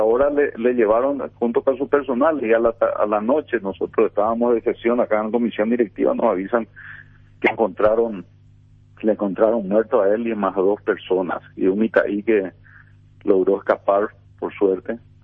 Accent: San Pedro, Paraguay; a pesar que yo soy de San Pedro, ¿verdad? También de la zona del donde opera el EPP

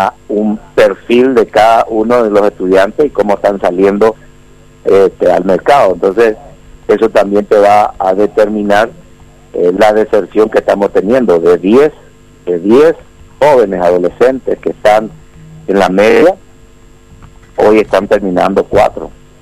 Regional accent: Paraguay; como sociedad paraguaya, escuchando a todos los sectores

